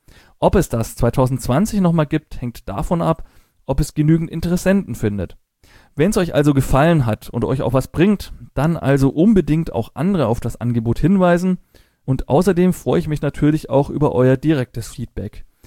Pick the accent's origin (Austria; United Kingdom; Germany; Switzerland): Germany; Bavaria; Als Franke spreche ich Englisch very well, breathless wise und nicht so schnell